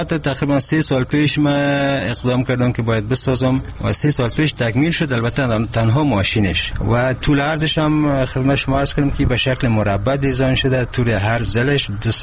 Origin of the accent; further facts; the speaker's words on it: Ghazni, Afghanistan; خود من از شهر غزنی هستم، زادگاهم شهر غزنی است،